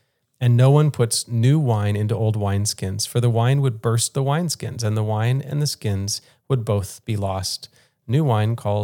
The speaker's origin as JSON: {"language": "English", "town": "Powderly", "region": "Kentucky", "country": "United States", "tie": "born or raised there", "said": "one of the best memories, clearest memories I have of my home church growing up in Powderly, Kentucky."}